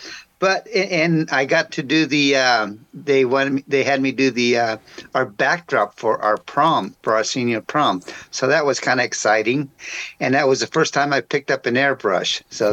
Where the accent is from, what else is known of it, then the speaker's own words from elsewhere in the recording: Frankfort, Indiana, United States; also born or lived in San Antonio, Texas; I was born in San Antonio, Texas, and we moved. I started going to fifth grade up here in Indiana, so I was very young. And it was grew and raised in Frankfort, Indiana, great town, great city now.